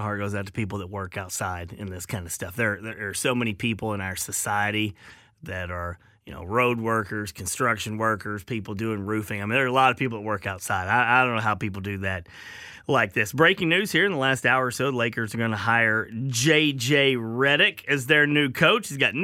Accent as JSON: {"language": "English", "region": "Arkansas", "country": "United States", "tie": "born or raised there", "said": "I remember I had a summer growing up in Arkansas without AC."}